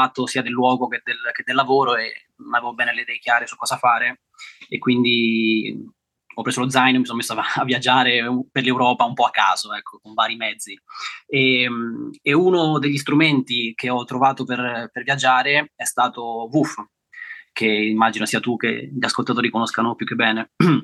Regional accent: Umbria, Italy; io sono nato e cresciuto in Umbria, in provincia di Terni

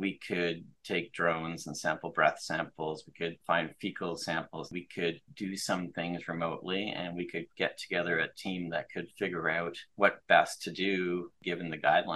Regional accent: Canada; Now I'm Canadian

